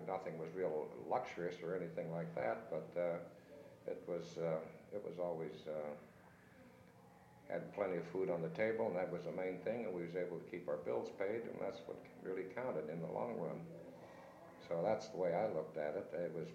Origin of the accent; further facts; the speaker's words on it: Youngstown, Ohio, United States; Well, I was born in Youngstown. And went to school out here. At the time it was called Scienceville, now it's called North High. It's on the east side of Youngstown here.